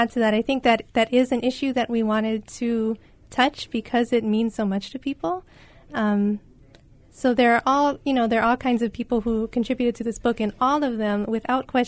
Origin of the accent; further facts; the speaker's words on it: Hawaii, United States; And I'm not Hawaiian. My ancestors came from Okinawa and Japan, through the plantations, and I grew up local.